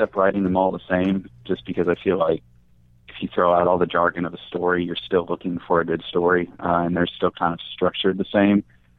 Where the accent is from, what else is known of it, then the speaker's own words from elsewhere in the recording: Louisville, Kentucky, United States; I grew up in Louisville, and that always helps.